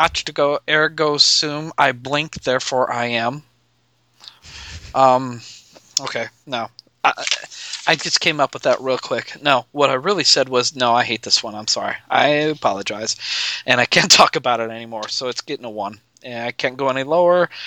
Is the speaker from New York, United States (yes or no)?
no; Nebraska, United States; from Nebraska, ready to take on my deepest fears too.